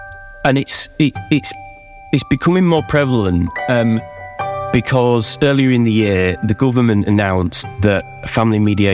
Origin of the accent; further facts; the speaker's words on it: Scunthorpe, Yorkshire and the Humber, United Kingdom; I'm from Scunthorpe originally in Humberside, as it was.